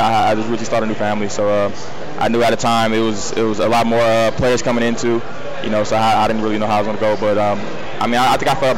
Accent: California, United States; I'm a West Coast. You know, I'm from California.

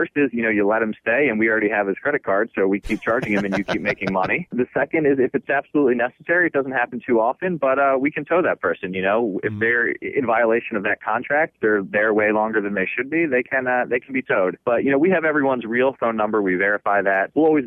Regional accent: Baltimore, Maryland, United States; growing up in Baltimore, I would go to Ravens games and I would see the sold out lot, crazy expensive.

